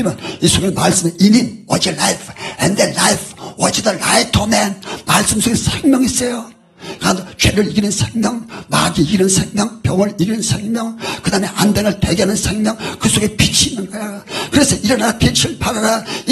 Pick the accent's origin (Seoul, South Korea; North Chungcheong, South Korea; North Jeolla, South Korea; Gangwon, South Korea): North Jeolla, South Korea; born there; 우리 어렸을 때 저는 초가집에 살았어요. … 초가집에서 태어났습니다. 전라북도 정월권태에 있는 증살리 초가집에 태어났는데 그 풀로 진 집이에요.